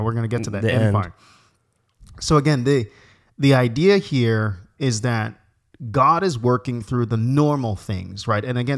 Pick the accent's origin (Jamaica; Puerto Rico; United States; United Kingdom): Jamaica; We think about Haiti, and I'm from Jamaica, so I know you know colonialism